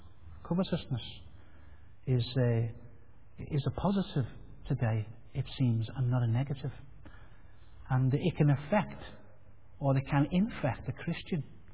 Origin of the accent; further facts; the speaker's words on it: Heighton, North West England, United Kingdom; I come from Heighton, by the way, so it's not that posh there, but it's got one or two nice places.